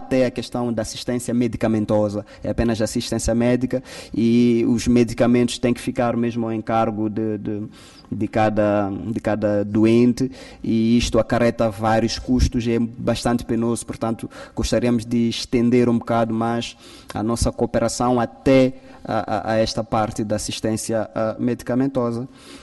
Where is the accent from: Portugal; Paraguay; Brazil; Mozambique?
Mozambique; que também nos preocupa como moçambicanos e como parlamentares